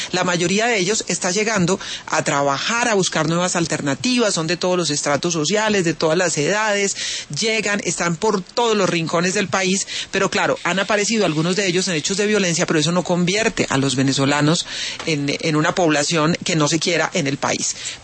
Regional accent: Colombia; así como hay colombianos que cometen delitos y los colombianos todos no somos delincuentes.

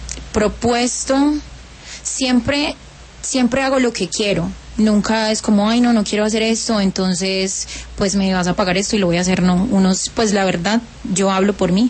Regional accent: Caucasia, Antioquia, Colombia; En el pueblo de donde yo soy de Caucasia, Antioquia.

